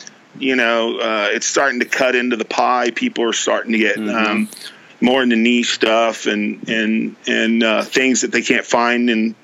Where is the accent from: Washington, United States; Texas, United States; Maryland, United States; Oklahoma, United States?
Texas, United States; And, you know, I was raised in Deep East Texas, and, you know, I have met a lot of characters there.